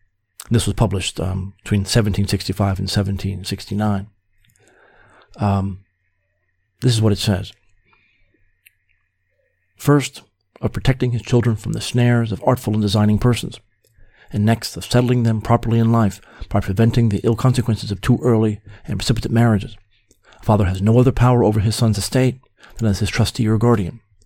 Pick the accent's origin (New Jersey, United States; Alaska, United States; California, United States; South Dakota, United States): New Jersey, United States; Clark; I'm from Clark, he's from Westfield, but they're right next to each other.